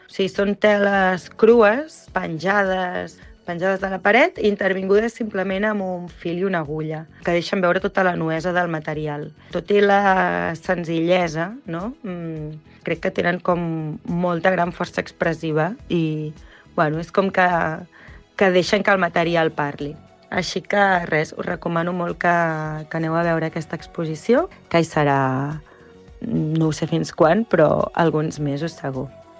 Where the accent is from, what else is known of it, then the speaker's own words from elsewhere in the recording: Barcelona, Catalonia, Spain; sóc artista plàstica de Barcelona